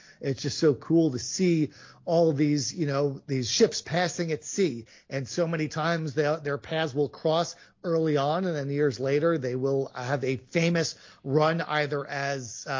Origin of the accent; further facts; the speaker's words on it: Northeast, United States; When I first got in the 80s, of course, I grew up in the Northeast.